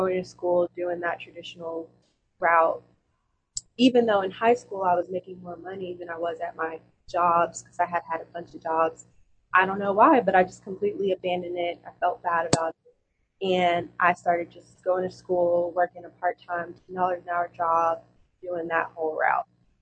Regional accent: Pennsylvania, United States; born there; now in Atlanta, United States; like, I live here in Atlanta. I was born in Pennsylvania.

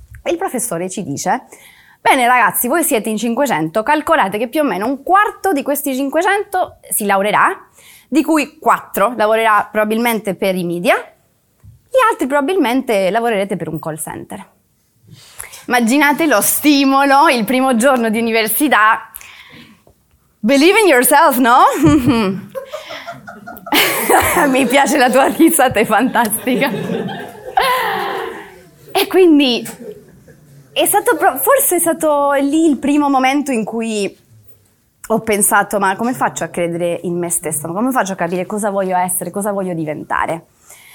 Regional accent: Córdoba, Argentina; Italian is a second language; moved away as an adult; sono andata fino a Buenos Aires, io sono di Cordova, ho preso un autobus di 9 ore

